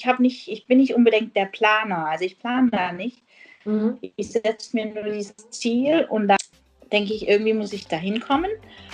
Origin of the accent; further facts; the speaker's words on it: Ulm, Baden-Württemberg, Germany; ich komme aus Ulm im Süden von Deutschland